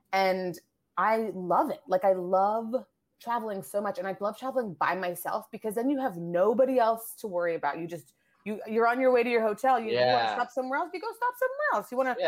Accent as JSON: {"language": "English", "country": "Nigeria", "tie": "born there", "also_born_or_lived": "Asia / France", "said": "I'm a very international person. Like I was born in Nigeria. I've traveled all around Canada and the States. I've traveled overseas. I lived in Asia for a long time. You know, have traveled and lived in France for a bit."}